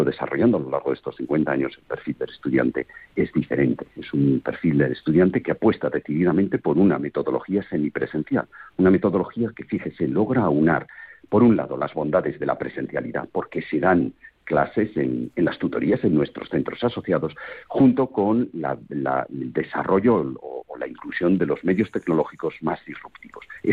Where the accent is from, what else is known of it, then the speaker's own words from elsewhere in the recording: Huesca, Aragon, Spain; moved away as an adult; now in Madrid, Spain; Y me siento muy orgulloso, muy, muy orgulloso. Yo soy de Huesca, llevo ya 33 años viviendo en Madrid, pero toda mi familia, la de mi mujer y la mía, viven en Huesca.